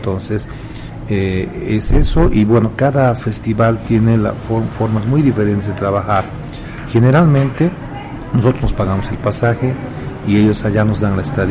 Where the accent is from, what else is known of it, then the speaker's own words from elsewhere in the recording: Bolivia; que somos folcloristas, los bolivianos, manejamos pues vestuario ampulosísimo